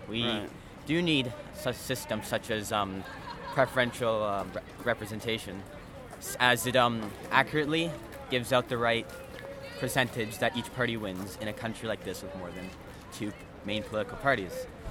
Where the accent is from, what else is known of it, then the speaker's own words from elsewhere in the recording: Canada; Well, as a Canadian, I believe furthering our democracy is a big part of this country.